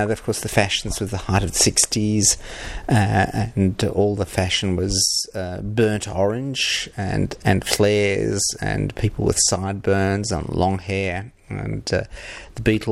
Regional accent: South Australia, Australia; recollections of growing up in South Australia in the 60s to 70s.

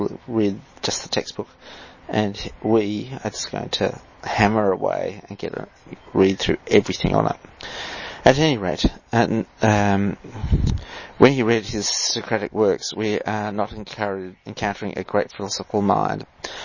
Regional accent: Australia; Yeah, I'm just an Aussie bloke out here, you know, mowing at my barbie.

